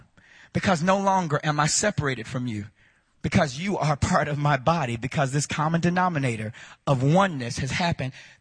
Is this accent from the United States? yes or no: yes; Chicago, Illinois, United States; I grew up in Chicago, and, you know, in the Baptist background, in the Baptist background, you know, Baptist people are different.